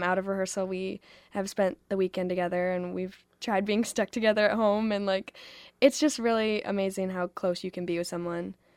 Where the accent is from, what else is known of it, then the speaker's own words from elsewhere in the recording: South Haven, Michigan, United States; I'm from South Haven, Michigan, so that's only like 40 minutes away.